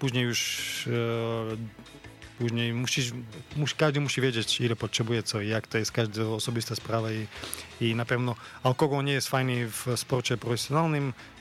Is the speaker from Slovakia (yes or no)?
yes; Slovakia; pochodzę z małej wioski, ze Słowacji, gdzie nie ma nic. Naprawdę są piękne góry